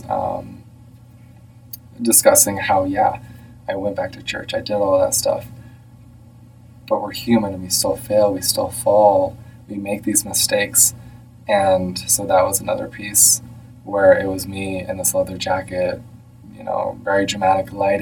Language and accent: English; Minnesota, United States; Even though I grew up in Minnesota, I still grew up LDS.